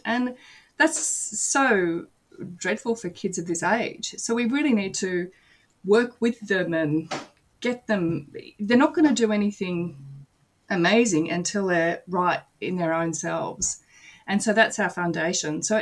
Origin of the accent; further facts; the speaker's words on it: Normanhurst, New South Wales, Australia; I grew up in the bush. Well, I didn't. I grew up in Normanhurst, but at that stage it was bush.